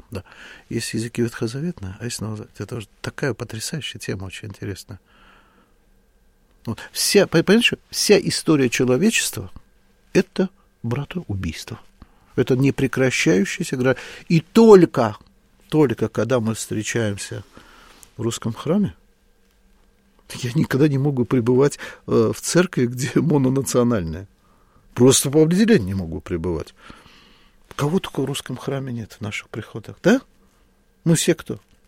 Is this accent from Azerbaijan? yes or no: yes; Azerbaijan; Я русский азербайджанец. Есть такая великая тайна.